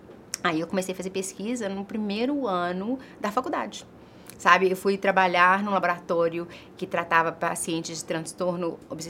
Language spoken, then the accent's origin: Portuguese; Brazil; foi uma combinação do que eu aprendi aqui, crescendo no Brasil, com a minha mãe, com a minha avó, e com a ciência